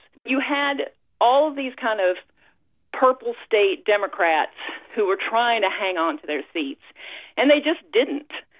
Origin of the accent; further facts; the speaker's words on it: the South, United States; quite all right. I'm from the South. I'm always running into problems like this.